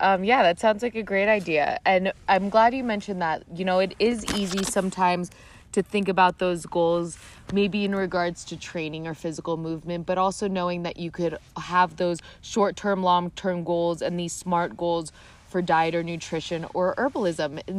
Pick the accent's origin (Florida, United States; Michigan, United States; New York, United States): Florida, United States; Miami; I could say that because I'm from Miami, just for the record.